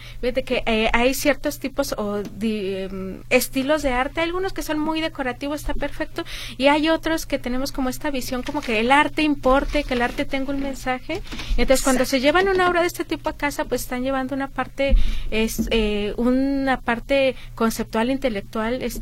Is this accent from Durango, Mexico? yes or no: yes; Durango, Mexico; Bueno, es que yo vengo de Durango, y Durango es la tierra del cine